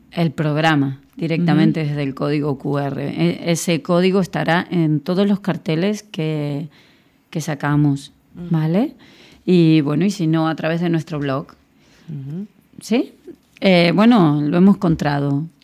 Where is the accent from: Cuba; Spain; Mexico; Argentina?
Argentina; Y yo, que soy argentina.